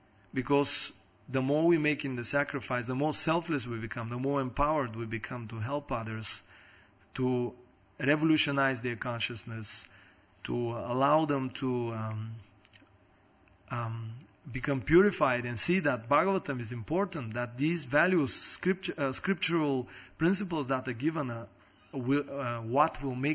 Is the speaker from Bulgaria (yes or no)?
yes; Bulgaria; But 5 years I've been doing some preaching in Bulgaria, in my hometown in particular.